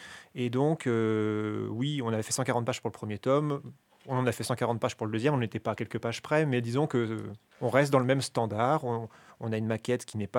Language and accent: French; Pont-Sainte-Maxence, Hauts-de-France, France; born there; Non, je ne suis pas né à Compiègne, je suis né à Pont-Sainte-Maxence.